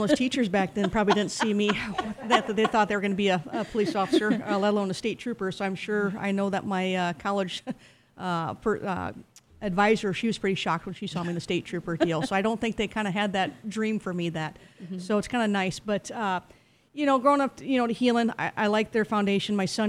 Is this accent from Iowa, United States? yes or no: yes; Sioux City, Iowa, United States; I was born and raised in Sioux City. I've been a lifelong member here. Graduated from Immaculate Conception grade school. And then I graduated from Helan in 94.